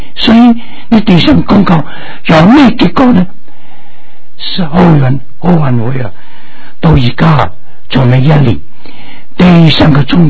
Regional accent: China; 你会觉得我哋炎黄子孙而家点啊？出头啦！我哋中国人中间有威人啦

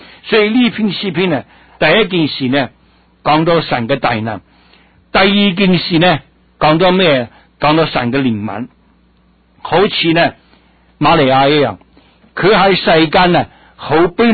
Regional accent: Guangdong, China; 特别我们广东人，神所做的一切的动物，一切的植物都被我们广东人吃光

